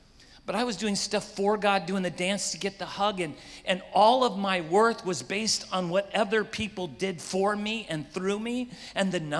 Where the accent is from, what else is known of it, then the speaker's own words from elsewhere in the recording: South Africa; We are from South Africa, so we're African Americans, as you can tell.